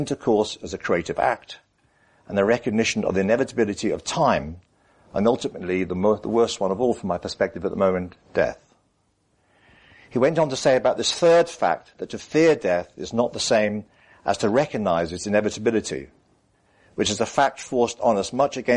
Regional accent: Wales, United Kingdom; but I'm Welsh, so they are.

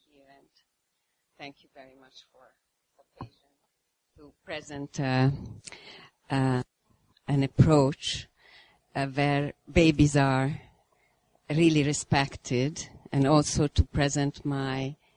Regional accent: Hungary; now in France; when I emigrated to France, I fell upon an outstanding early developmental approach that comes from my home country, Hungary.

